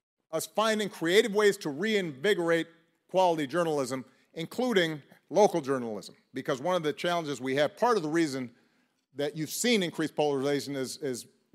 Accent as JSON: {"language": "English", "town": "Chicago", "region": "Illinois", "country": "United States", "tie": "born or raised there", "said": "my hometown of Chicago"}